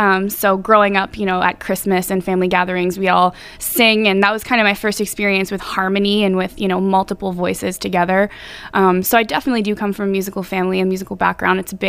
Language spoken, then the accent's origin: English; Ottawa, Ontario, Canada; Well, I am 22 years old. I hail from Ottawa, Ontario, and I have been singing pretty much my whole life.